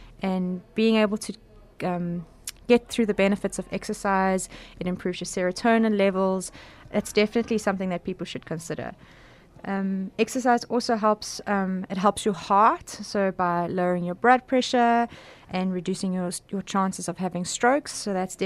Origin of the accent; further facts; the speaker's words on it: Johannesburg, Gauteng, South Africa; now in Cape Town, South Africa; I've been living in Cape Town for the last 4 years. I'm originally from Johannesburg.